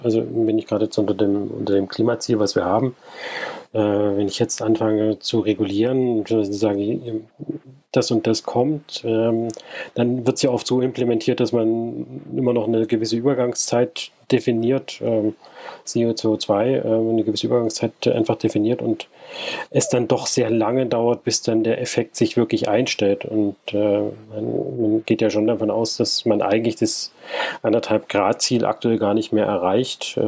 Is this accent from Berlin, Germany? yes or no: no; Baden-Württemberg, Germany; ich komme aus Baden-Württemberg oder wir leben in Baden-Württemberg.